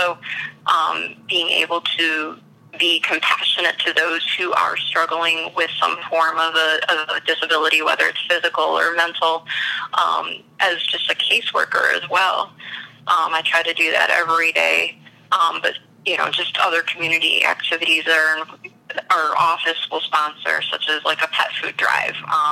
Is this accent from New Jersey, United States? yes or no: no; Saginaw, Michigan, United States; So, yeah, I grew up in Saginaw, and it was about an hour and a half drive